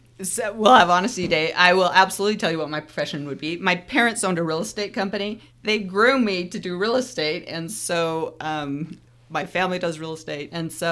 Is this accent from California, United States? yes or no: no; Utah, United States; I joined about 3 years ago, born and raised in Utah.